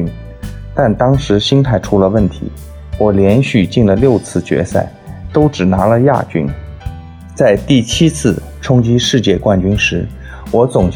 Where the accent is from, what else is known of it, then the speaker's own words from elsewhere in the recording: Shanghai, China; 我出生在1976年，那个改革开放即将拉开序幕的年代。我是上海人